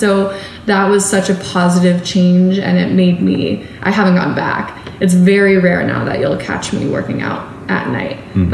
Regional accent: New Hampshire, United States; also born or lived in North Carolina, United States; now in Philadelphia, United States; I was raised in New Hampshire, went to school in North Carolina. I didn't know anybody when I moved to Philly.

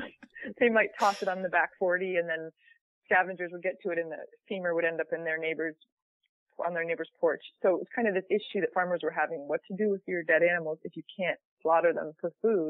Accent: Plainfield, New Hampshire, United States; She took on the a campaign in my hometown in Plainfield, New Hampshire

